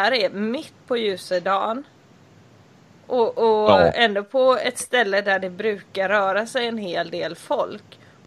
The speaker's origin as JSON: {"language": "Swedish", "town": "Gothenburg", "region": "Västra Götaland County", "country": "Sweden", "tie": "born or raised there", "said": "det är faktiskt i Göteborg, stadsdelen Kortedala. Så jag måste säga att det här är jag växt upp och det här är väldigt nära där jag växte upp faktiskt"}